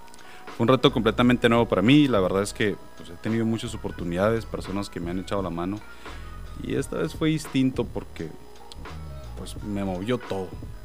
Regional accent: Ensenada, Baja California, Mexico; now in Tijuana, Mexico; soy originario de Ensenada, pero actualmente vivo en Tijuana.

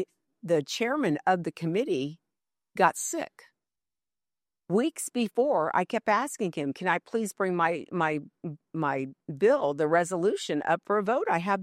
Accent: Lebanon; In other words, you know, I'm from Lebanon.

